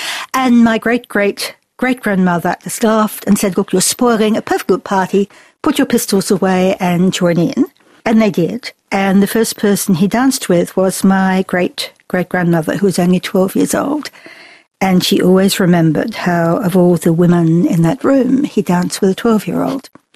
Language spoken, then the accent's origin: English; Brisbane, Queensland, Australia; But I grew up in Brisbane.